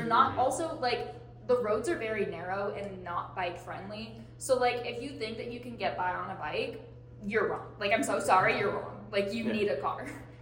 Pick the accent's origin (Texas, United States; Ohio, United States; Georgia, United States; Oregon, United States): Georgia, United States; Atlanta; So I grew up in Atlanta, actually very close to Emory, like basically my whole life.